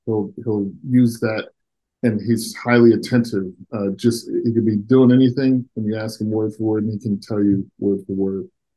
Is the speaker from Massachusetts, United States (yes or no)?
no; Kentucky, United States; Yeah, so I grew up in Kentucky.